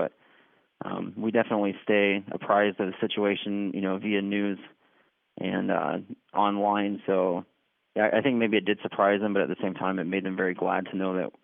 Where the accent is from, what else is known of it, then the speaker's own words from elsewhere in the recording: United States; it created a very emotional response in me as a parent and as an American.